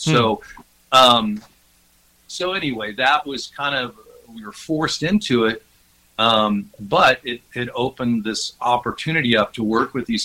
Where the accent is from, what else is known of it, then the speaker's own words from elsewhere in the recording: Bardstown, Kentucky, United States; Now, I grew up in Bardstown, Kentucky